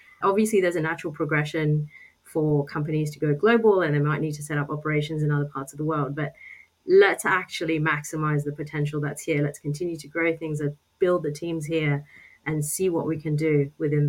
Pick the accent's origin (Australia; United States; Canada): Australia; now in Oxford, United Kingdom; That is a really tricky question for an Aussie to answer. You know, one of the things that I found when I moved from Sydney to Oxford, I live in Oxford